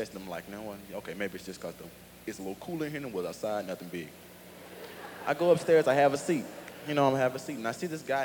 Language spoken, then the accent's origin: English; Birmingham, Alabama, United States; I'm from Birmingham, Alabama.